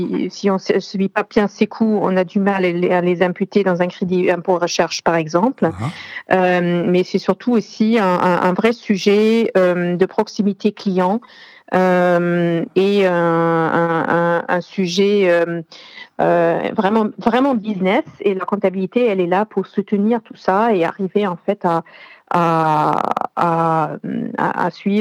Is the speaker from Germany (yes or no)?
yes; Germany; French is a second language; now in France; je suis allemande, je vis en France, je parle plusieurs langues, je connais plusieurs cultures.